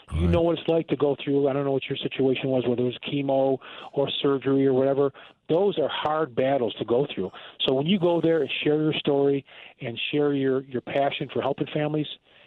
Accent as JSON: {"language": "English", "town": "Buffalo", "region": "New York", "country": "United States", "said": "As you know, I'm from Buffalo, New York. I know we got a Buffalo connection with Van Miller and those people."}